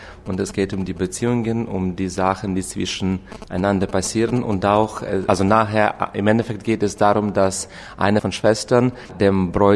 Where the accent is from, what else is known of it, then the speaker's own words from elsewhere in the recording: Ukraine; Generell sind wir Jugendorganisation von deutschstämmigen Leuten bei uns in der Ukraine.